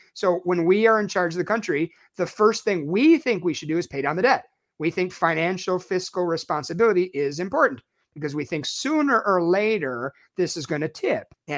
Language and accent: English; Chicago, Illinois, United States; I'm from Chicago, by the way. Did you know I lived there for 23 years?